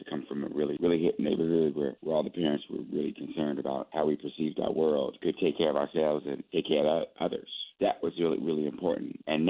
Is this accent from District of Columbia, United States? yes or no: yes; Washington, District of Columbia, United States; And I'm from Washington, D.C.